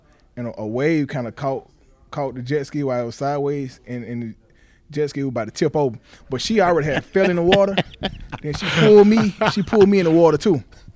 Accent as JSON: {"language": "English", "town": "Birmingham", "region": "Alabama", "country": "United States", "tie": "born or raised there", "said": "I grew up in Birmingham in a community called Vice Hill. It's kind of like considered, you know, quote unquote, the hood."}